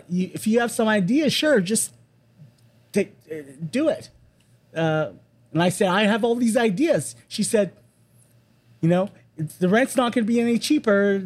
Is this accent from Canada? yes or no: yes; Toronto, Ontario, Canada; I was born in Toronto. My parents were born in, my dad was born in Toronto. My mom was born in New York. So I'm of a very small generation, like a second generation Chinese Canadian.